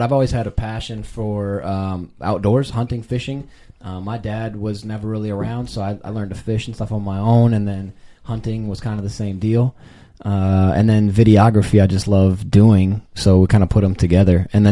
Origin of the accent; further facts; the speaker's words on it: Eau Claire, Wisconsin, United States; I know my hometown, Eau Claire, Wisconsin, theirs is not shutting down at all, and they have one of those giant ones.